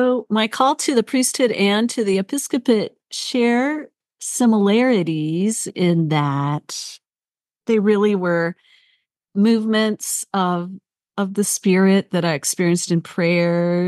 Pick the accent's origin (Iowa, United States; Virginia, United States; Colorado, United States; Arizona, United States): Colorado, United States; Denver; I grew up in Denver, Colorado, and my parents were from Kansas